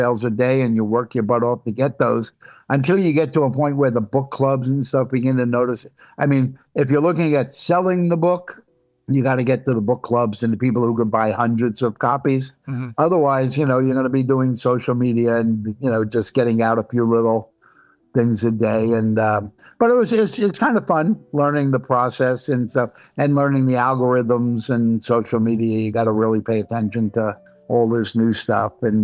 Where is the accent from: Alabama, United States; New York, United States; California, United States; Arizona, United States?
New York, United States; Brooklyn; I had to stop being, you know, a little street tough guy from Brooklyn, you know, because I grew up in Coney Island and, you know, fighting was like something we did.